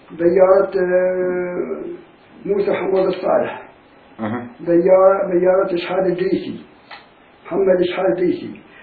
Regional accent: Palestine; moved away; هو احتلالها لما طلعوا احتلوا عليهم، رحنا طلعنا من فلسطين سنة 1948 في شهر 14 أيام 14 أيام.

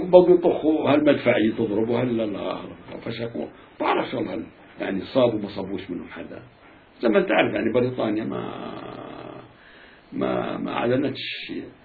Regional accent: Palestine; منا انا فلسطينية

